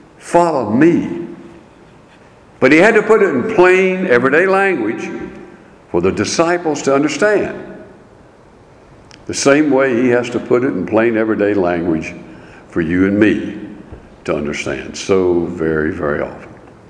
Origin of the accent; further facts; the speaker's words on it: Staunton, Virginia, United States; I grew up in Stanton. Lived there all of my life, born there.